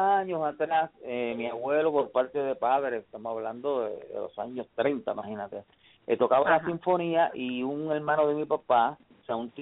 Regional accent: Maricao, Puerto Rico; me dieron la oportunidad de pertenecer a un grupo de tres hermanos allá en mi pueblito Maricao, Puerto Rico.

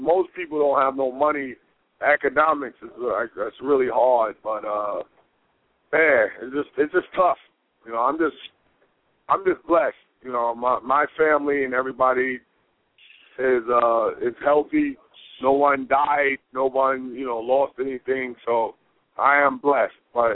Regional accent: New York, United States; everybody that know me, you know, I'm from New York, so my father survived, my family survived

